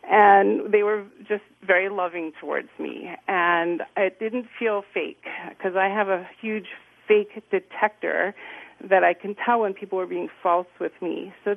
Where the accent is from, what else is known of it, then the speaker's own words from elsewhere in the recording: East Coast, United States; now in Chicago, United States; I came out to Chicago from the East Coast to be a PhD candidate at the University of Chicago, and I had been raised as a conservative Jewish girl, had gone to Israel